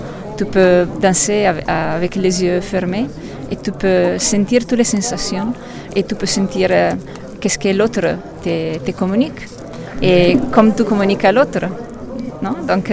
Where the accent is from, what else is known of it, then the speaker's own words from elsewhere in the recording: Italy; French is a second language; now in Barcelona, Spain; Si, bon, je suis italienne, je vis à Barcelone. Et oui, donc je suis déjà un mix de cultures.